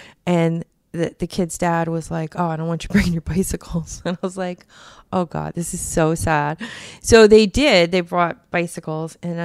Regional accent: Dumont, New Jersey, United States; No, I grew up in Bergen County.

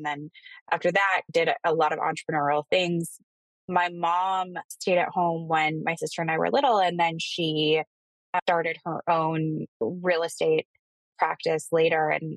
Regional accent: Chicago, Illinois, United States; So I grew up in Chicago, downtown in the city.

